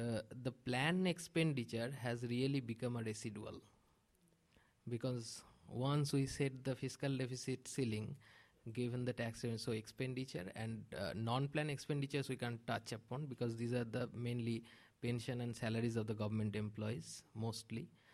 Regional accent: India; from India.

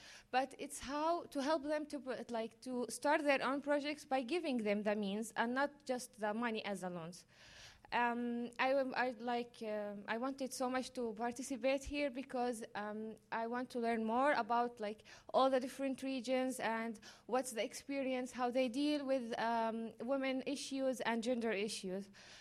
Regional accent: Palestine; and I am from Palestine.

